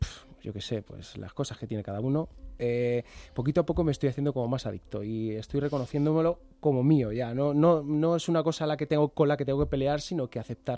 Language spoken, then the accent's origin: Spanish; Madrid, Community of Madrid, Spain; Yo soy del barrio de Orcasitas.